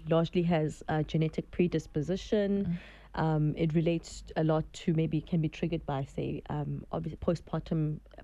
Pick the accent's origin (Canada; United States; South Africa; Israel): South Africa; So I am from South Africa